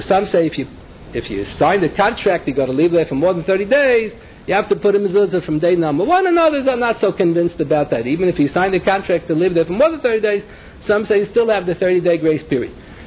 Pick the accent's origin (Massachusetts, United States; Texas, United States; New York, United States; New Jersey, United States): New York, United States; Bronx; And when I was growing up in the Bronx, in my time, the Orthodox Jews were so poor.